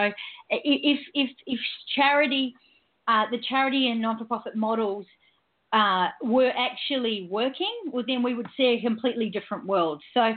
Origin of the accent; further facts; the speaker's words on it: New Zealand; also born or lived in Tonga; I was brought up in New Zealand, and I spent a lot of my childhood in Tonga and around the Pacific Islands